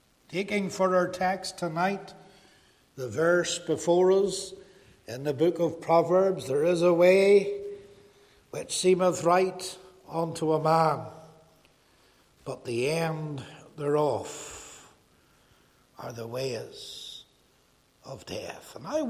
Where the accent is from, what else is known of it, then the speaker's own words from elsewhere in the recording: Northern Ireland, United Kingdom; I mean, I'm not ashamed to be Irish, but I'm Northern Irish.